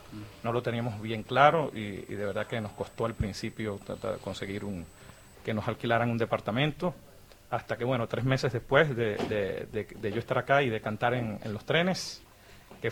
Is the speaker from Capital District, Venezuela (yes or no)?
yes; Caracas, Capital District, Venezuela; also born or lived in Monagas; now in Argentina; Soy de Caracas, pero después me fui a vivir a una provincia, allá le decimos estado, el estado Monagas. Es una región petrolera con cierto auge, pues una ciudad.